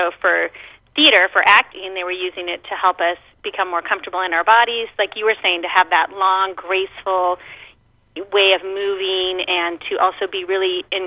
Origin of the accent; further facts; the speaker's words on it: Pocatello, Idaho, United States; moved away as an adult; also born or lived in New York City; I'm originally from Pocatello, Idaho, and I moved to New York to go to NYU